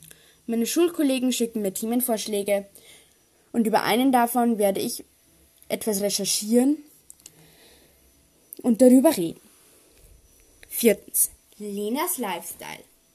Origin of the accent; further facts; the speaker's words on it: Austria; Ich komme halt aus Österreich, deshalb fällt mir das Hochdeutsch sprechen so schwer.